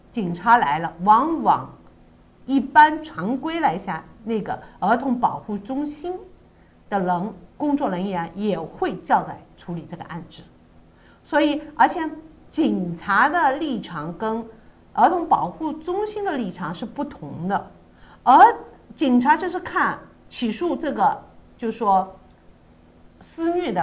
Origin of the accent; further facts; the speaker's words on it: China; 我们中国人有句话叫家丑不外扬